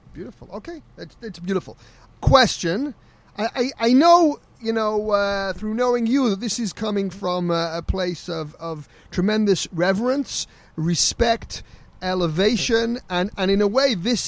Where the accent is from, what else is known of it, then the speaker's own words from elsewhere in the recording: Manchester, North West England, United Kingdom; I grew up frugal. I'm from Manchester, England.